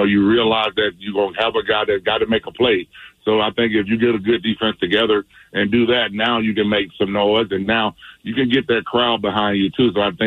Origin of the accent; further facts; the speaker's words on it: Alabama, United States; I'm from Alabama, so I have to tell the truth. My family is they roll tide every day.